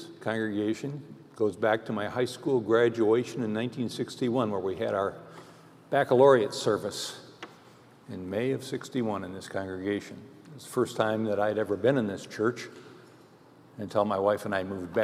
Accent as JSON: {"language": "English", "town": "Kalamazoo", "region": "Michigan", "country": "United States", "tie": "born or raised there", "said": "Tom and I grew up in Millwood, long before Millwood was part of the city of Kalamazoo even."}